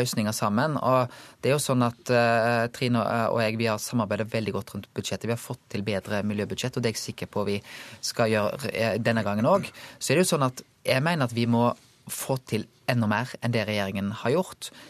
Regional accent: Bømlo, Vestland, Norway; Sånn er det ikke hjemme på Bømlo.

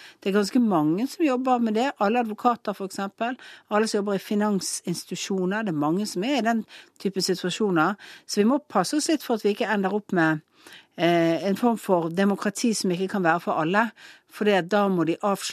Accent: Western Norway, Norway; Ja, jeg er vestlending, vi er glad i broer.

